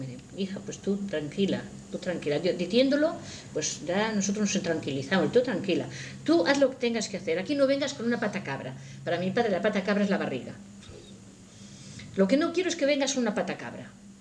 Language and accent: Spanish; Castilla-La Mancha, Spain; Por ejemplo, en mi tierra, por allí cerca de Guadalajara, a 3 kilómetros a lo mejor